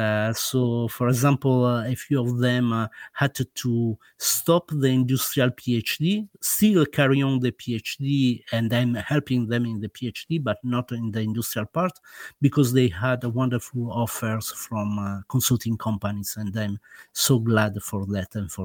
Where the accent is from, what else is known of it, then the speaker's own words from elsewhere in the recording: Italy; English is a second language; Now, as you can maybe guess from my accent, I am an Italian guy